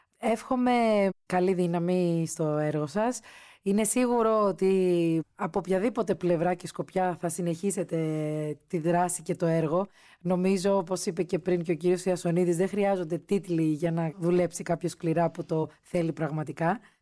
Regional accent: Peloponnese, Greece; Εγώ κατάγομαι από την Αρκαδία

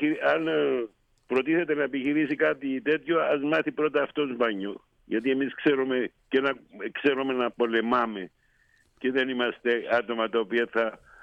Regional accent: Cyprus; στην πατρίδα μου, την ιδιαίτερη πατρίδα μου, την Κύπρο

